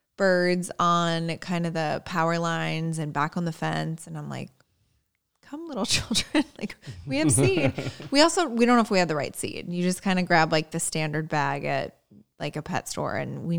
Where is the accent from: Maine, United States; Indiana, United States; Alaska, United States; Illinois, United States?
Indiana, United States; It's right by my hometown in Indiana. I think it's in Lowell.